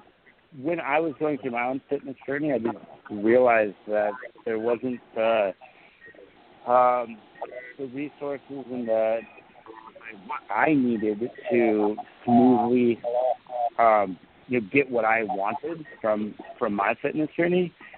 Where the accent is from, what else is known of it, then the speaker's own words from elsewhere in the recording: United States; No, I'm from the United States.